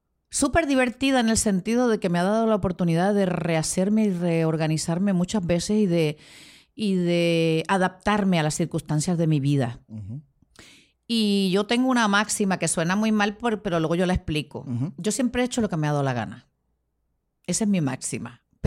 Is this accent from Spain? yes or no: yes; Spain; born there; Nací en España y mi familia está allí.